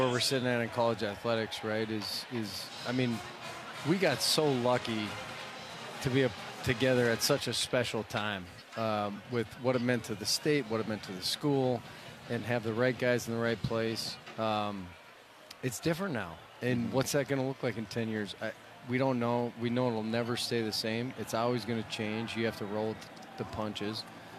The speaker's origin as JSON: {"language": "English", "region": "North Dakota", "country": "United States", "said": "I can tell you three times in my career where I'm some kid from North Dakota."}